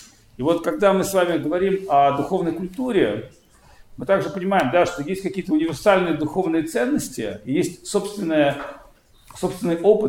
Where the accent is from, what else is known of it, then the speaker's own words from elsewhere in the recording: Saint Petersburg, Russia; born there; moved away as an adult; also born or lived in United States; Я сам родился в Санкт-Петербурге. После 20 лет уехал в Америку, прожил там определенную часть своей жизни, потом вернулся сюда, в Восточную Европу